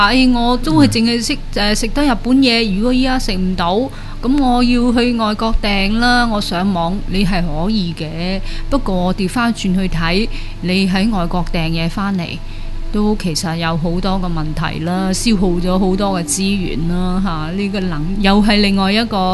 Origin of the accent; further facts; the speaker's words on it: China; 我哋唔係日本人嚟嘅，我哋係中國人嚟嘅。